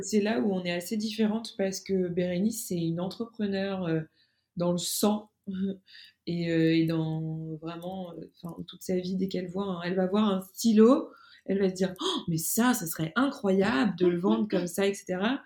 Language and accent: French; France; parce qu'on est française